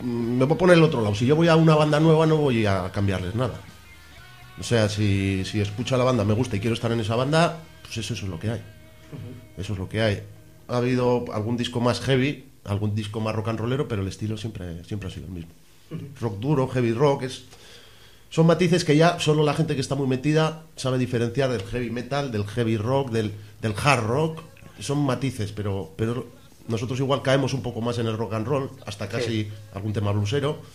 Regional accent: Santurtzi, Basque Country, Spain; yo soy de Santurce, pero sales afuera y dices, coño, de Santurce, un bilbaíno, no te molesta

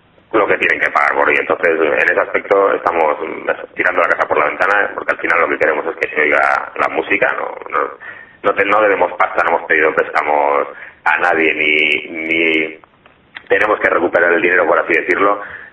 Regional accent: Bilbao, Basque Country, Spain; O como somos de Bilbao, nos hemos permitido también el lujo de correr con los gastos de envío

